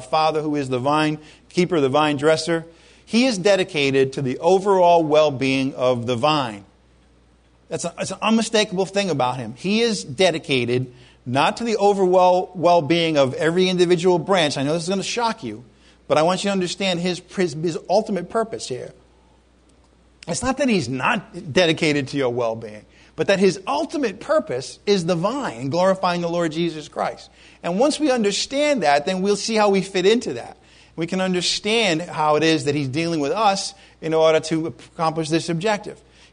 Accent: Rhode Island, United States; You know, I grew up in Rhode Island. It was the 60s and the 70s, and I was just a normal kid.

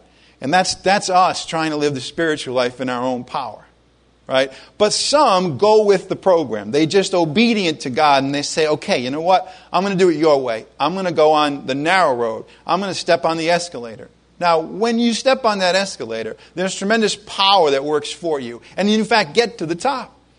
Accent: Ireland; well, I am Irish, so I do like to argue

